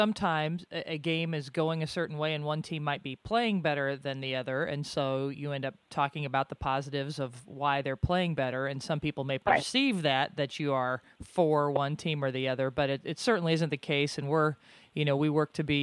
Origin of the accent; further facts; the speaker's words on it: Nebraska, United States; And I grew up in Nebraska, and so the Husker football is is part of my blood, part of my DNA.